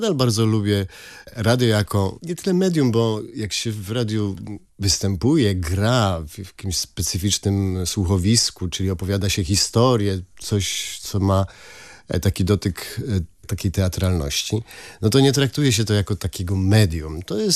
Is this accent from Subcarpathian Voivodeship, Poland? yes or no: no; Silesian Voivodeship, Poland; Ja jestem ze Śląska, więc to specyficzny rodzaj instrumentów.